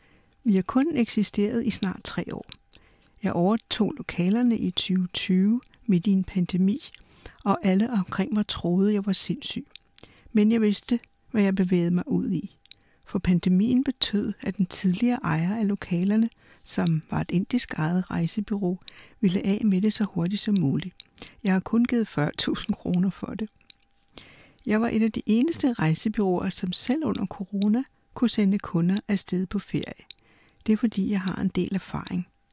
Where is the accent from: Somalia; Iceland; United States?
Somalia; Danish is a second language; now in Denmark; Jeg kom til Danmark fra Somalia i 1996